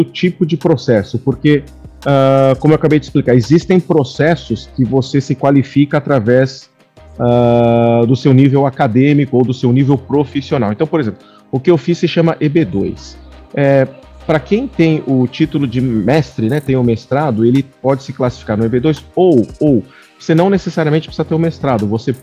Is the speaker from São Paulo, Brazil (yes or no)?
yes; São Paulo, Brazil; now in United States; eu sou brasileiro, paulistano da gema.